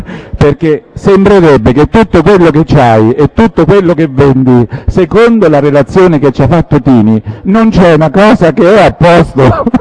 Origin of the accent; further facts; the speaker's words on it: Castelplanio, Marche, Italy; now in Fabriano, Italy; io sono di Castelplagno stazione, Macine, dove è nato la cosa del verdicchio. Non volevo parlare perché appunto non sono di Fabriano